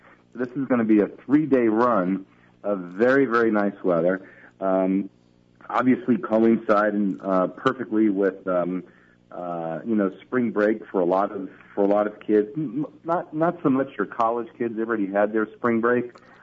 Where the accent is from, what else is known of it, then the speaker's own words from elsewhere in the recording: New York City, New York, United States; I grew up in New York City, so we had like 8 tulips in the front of the house